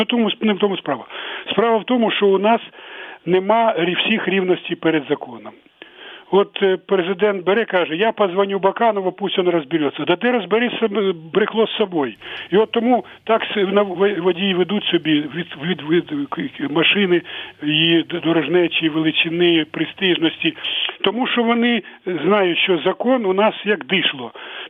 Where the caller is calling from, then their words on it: Kyiv, Ukraine; з Києва турбує.